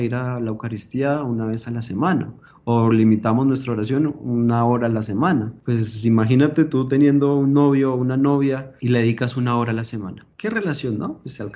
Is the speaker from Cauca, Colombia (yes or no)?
no; Bogotá, Colombia; yo soy de Bogotá